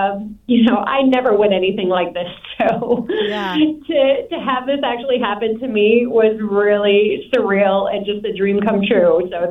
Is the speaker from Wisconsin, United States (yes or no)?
yes; Wisconsin, United States; I'm originally from Wisconsin, so I took my friend from back home.